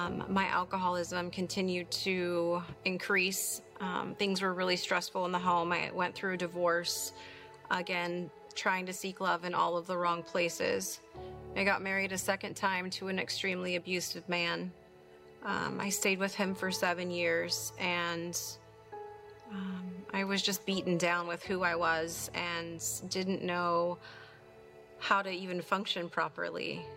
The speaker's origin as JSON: {"language": "English", "town": "Ventura", "region": "California", "country": "United States", "tie": "born or raised there", "said": "this is my story. So I was born and raised in Ventura."}